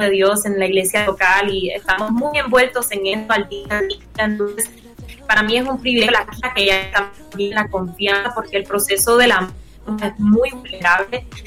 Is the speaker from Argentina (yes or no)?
no; Puerto Rico; also born or lived in Miami; mi familia es cubana, como dijiste, yo nací en Miami y crecí en Puerto Rico, entonces me identifico mucho con la cultura puertorriqueña